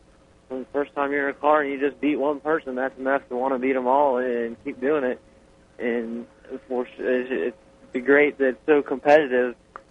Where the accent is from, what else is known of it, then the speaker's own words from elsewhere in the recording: Florida, United States; We're all from Lakeland, Auburndale, Winter Haven area.